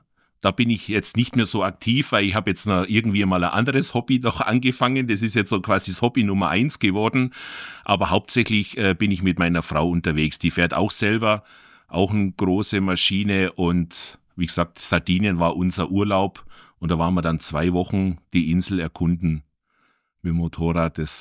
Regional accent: Garmisch-Partenkirchen, Bavaria, Germany; now in Sindelfingen, Germany; ich bin 1971 geboren. Jetzt könnt ihr alle selber ausrechnen, wie alt ich bin. Bin aus Garmisch-Partenkirchen gebürtig, wohne aber schon ewig lange jetzt in Baden-Württemberg, in Sindelfingen

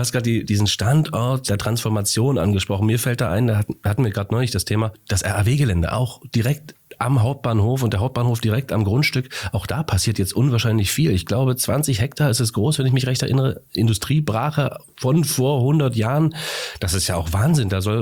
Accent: Halle, Saxony-Anhalt, Germany; aber natürlich auch mir als Hallenser und allen anderen Hallensern und Hallenserinnen ganz herzlich gratulieren.

